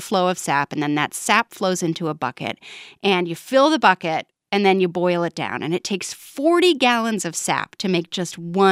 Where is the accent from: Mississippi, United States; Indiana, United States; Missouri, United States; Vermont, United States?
Vermont, United States; My home state of Vermont really likes to play up its role as the United States' largest producer of maple syrup.